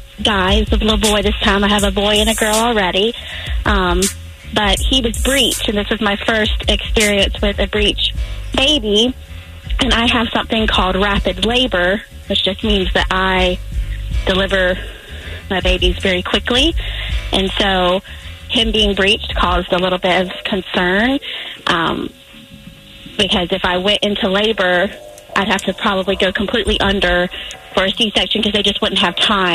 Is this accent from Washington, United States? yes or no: no; Florence, South Carolina, United States; Well, first of all, Kelly, I'm from Florence, too.